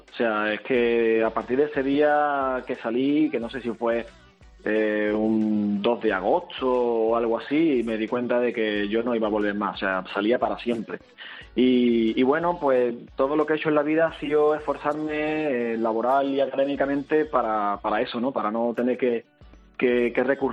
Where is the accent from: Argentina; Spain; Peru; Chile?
Spain; Seville, Andalusia; Solo que como yo nací en Sevilla y me crié con sevillanos, le aspiramos la Z es del ceceo.